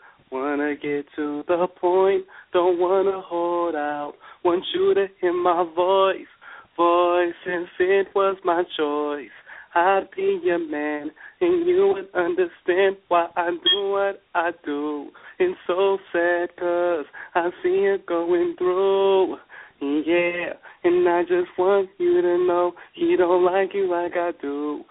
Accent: Minneapolis, Minnesota, United States; born or raised there; also born or lived in Seattle

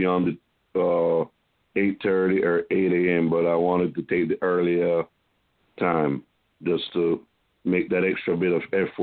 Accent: Belize; moved away as an adult; now in Texas, United States; I was originally from Belize, Central America, and came to the U.S. for better opportunities, and came to Texas, met my wife here

